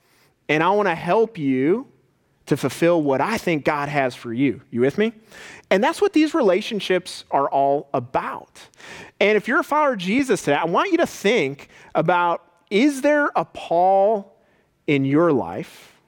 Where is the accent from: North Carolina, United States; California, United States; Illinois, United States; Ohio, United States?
Ohio, United States; Strongsville; When I was like about 14, I grew up in Strongsville